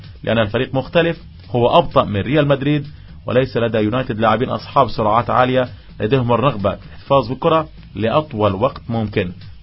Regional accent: Gaza, Gaza Strip, Palestine

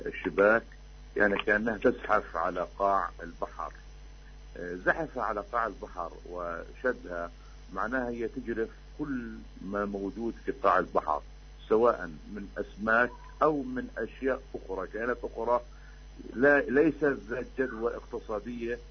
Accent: Gaza Strip, Palestine; يتأثر سلبا ليس عندنا في غزة وحتى في بلدان مجاورة

